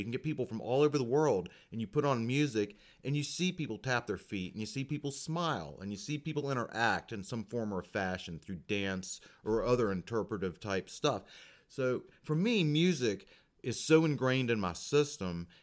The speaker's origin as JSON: {"language": "English", "region": "the South", "country": "United States", "tie": "born or raised there", "said": "And then, of course, growing up in the South, everybody that I knew watched T-Haw on Saturday nights"}